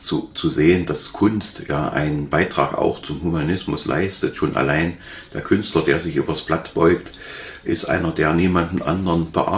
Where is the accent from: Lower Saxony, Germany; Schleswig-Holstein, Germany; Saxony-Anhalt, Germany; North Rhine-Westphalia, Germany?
Saxony-Anhalt, Germany; Halle; Ich kann mich erinnern, dass ich als Hallenser noch gar nicht zurechtkam